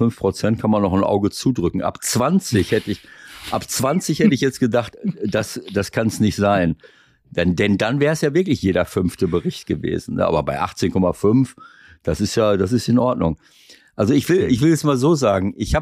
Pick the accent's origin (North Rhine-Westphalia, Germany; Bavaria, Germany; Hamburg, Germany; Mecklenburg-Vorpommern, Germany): North Rhine-Westphalia, Germany; Schloß Holte-Stukenbrock; Und ich bin auch Mitglied beim VfB Schloss Holte, bei meinem Heimatverein hier, wo ich groß geworden bin seinerzeit.